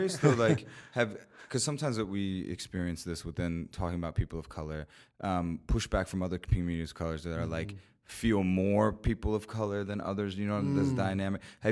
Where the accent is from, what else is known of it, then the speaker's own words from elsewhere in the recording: Tampa, Florida, United States; because growing up in Tampa I just felt like an outsider